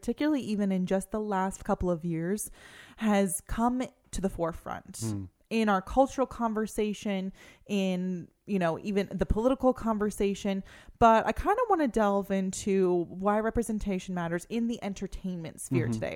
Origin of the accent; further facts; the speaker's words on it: Pennsylvania, United States; I remember when I was a really little girl growing up in Pennsylvania